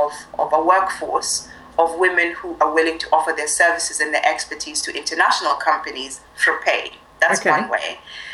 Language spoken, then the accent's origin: English; Kenya; I did not want to limit myself to one African country because I'm Kenyan, because Africa is so big.